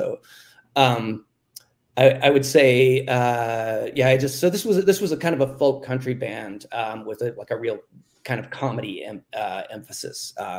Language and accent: English; West Virginia, United States; Well, I'm from West Virginia